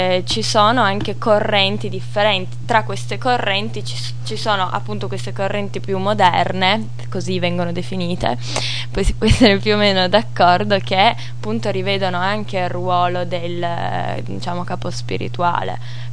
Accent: Turin, Piedmont, Italy; Certo, io da torinese, la famiglia di mio padre è in Italia da prima che ci fosse l'Unità d'Italia

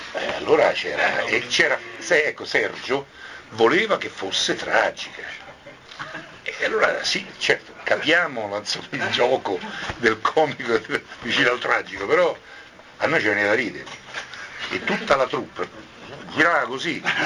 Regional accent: Rome, Lazio, Italy; born there; io sono nato a Roma, via Giulia. Però mio padre era di Portinari. Venuto a Roma prestissimo, era di Portiano, via Amelia.

